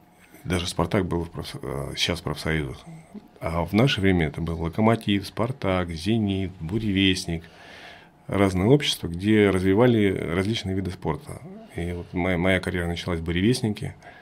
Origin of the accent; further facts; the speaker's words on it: Krasnoyarsk, Krasnoyarsk Krai, Russia; вот я был из Красноярска